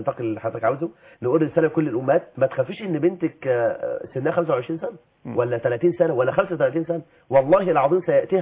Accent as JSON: {"language": "Arabic", "country": "Egypt", "said": "بلدنا مصر"}